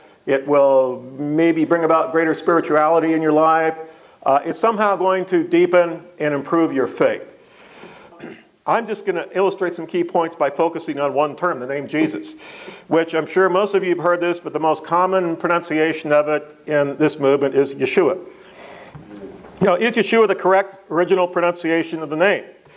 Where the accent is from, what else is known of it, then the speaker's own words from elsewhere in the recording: Seattle, Washington, United States; I'm from Seattle.